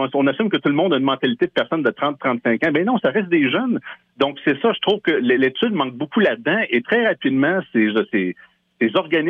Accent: Quebec, Canada; je suis un Québécois pur laine, là, de souche

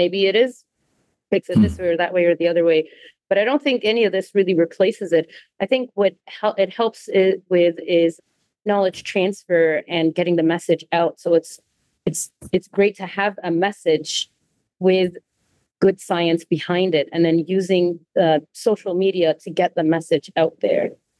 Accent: Iran; English is a second language; now in North America; I grew up in Iran, which is a very male-dominated society, right, where women don't necessarily have the same rights and freedoms. And I came to North America

